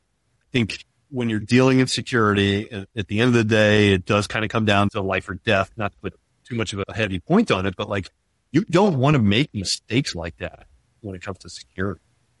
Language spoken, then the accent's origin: English; United States; But still, you know, as an American, I don't want everybody having my information either.